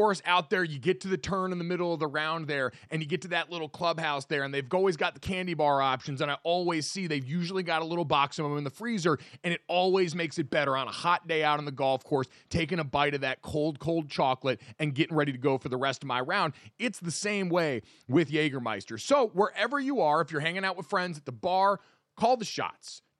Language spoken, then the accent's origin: English; Connecticut, United States; Again, growing up in Connecticut, Donovan Clingan is the outlier.